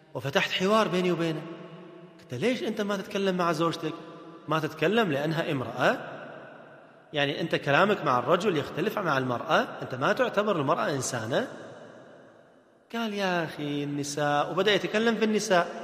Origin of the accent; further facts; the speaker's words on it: Kuwait; عندنا في الكويت في واحدة من الزوجات